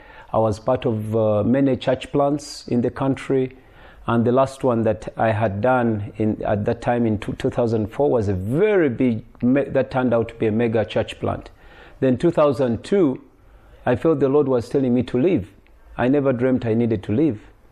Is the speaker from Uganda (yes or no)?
yes; Uganda; again, and I'm from Uganda, born and raised in Uganda.